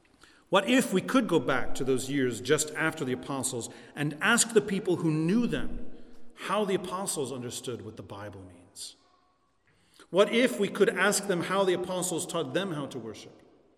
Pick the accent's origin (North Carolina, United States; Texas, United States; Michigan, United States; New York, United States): North Carolina, United States; I know, I'm in Georgia, but I'm also from North Carolina, so I have no problem drinking Pepsi.